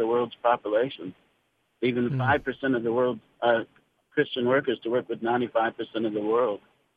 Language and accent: English; Wichita, Kansas, United States; moved away as an adult; I grew up in Wichita, Kansas, and then went in the Air Force and got stationed overseas